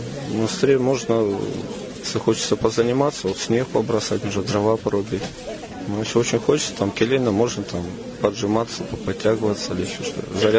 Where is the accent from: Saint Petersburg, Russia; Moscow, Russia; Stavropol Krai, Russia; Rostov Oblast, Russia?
Rostov Oblast, Russia; Rostov-on-Don; Я родом из Ростова-на-Дону, имеем отношение к казачеству по крови. Ну, я таким шустрым рос мальчиком, недалеко от Дона, я жил в частном доме. Ну, и рос на Дону, там вольная жизнь такая.